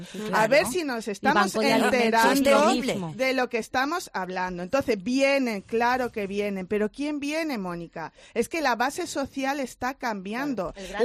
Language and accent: Spanish; Torremolinos, Andalusia, Spain; Te lo dice una de Torremolinos, que el incremento mayor que ha habido en compraventa es en un barrio de mi pueblo, que es el Pinar y Montemar